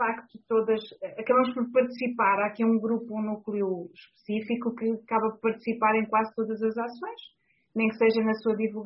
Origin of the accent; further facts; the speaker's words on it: Ílhavo, Aveiro, Portugal; Eu sou de Ilhavo